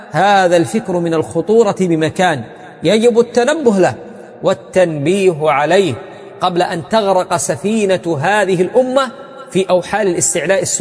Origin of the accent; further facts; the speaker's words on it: Yemen; حاليا عندنا في اليمن